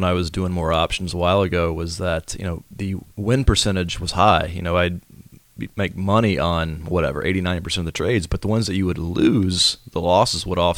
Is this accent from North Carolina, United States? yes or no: yes; Winston-Salem, North Carolina, United States; where I grew up in Winston-Salem